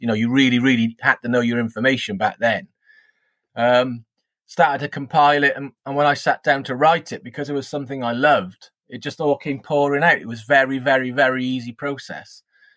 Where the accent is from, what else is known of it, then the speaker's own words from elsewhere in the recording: United Kingdom; I'm British.